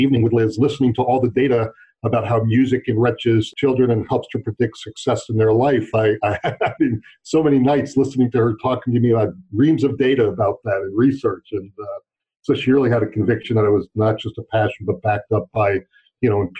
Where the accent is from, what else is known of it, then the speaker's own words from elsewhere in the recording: Westport, Connecticut, United States; Well, I am calling from Westport, Connecticut, which is where my business is located and where I live and actually grew up